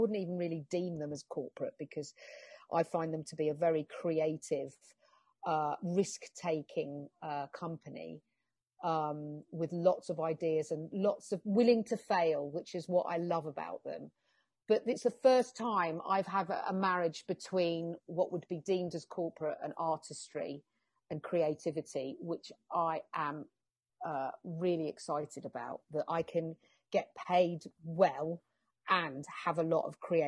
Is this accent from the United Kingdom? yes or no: yes; England, United Kingdom; And then slowly I through being English and just finding my roots of what I am and who I am